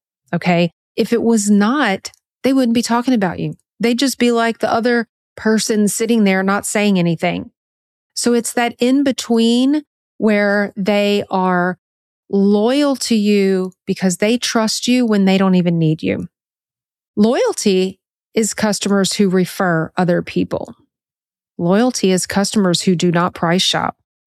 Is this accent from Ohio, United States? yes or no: no; Louisiana, United States; we're from Louisiana and people know, if you know anything about Louisiana, you know that we have great food here.